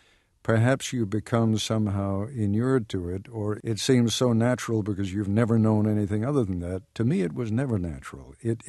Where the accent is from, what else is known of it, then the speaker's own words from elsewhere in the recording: England, United Kingdom; born there; I was born in England. I had British citizenship